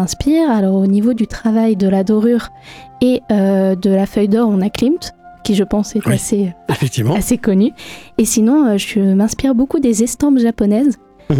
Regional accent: Le Mans, Pays de la Loire, France; Alors moi je suis originaire du Mans. Donc une pure Mancelle.

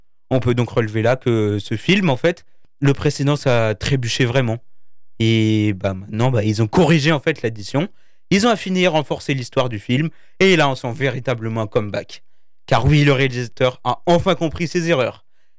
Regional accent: France; On est Français, faut être un peu chauvin parfois.

